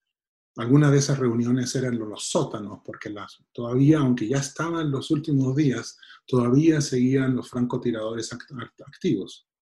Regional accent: Arica, Arica y Parinacota, Chile; Yo soy de Arica y eso es lo más importante. Ese es mi punto de partida

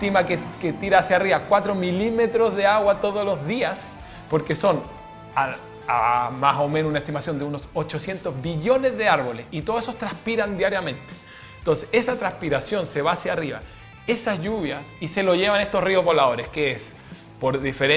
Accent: Chile; Como chilenos sabemos lo que es tener falta de agua.

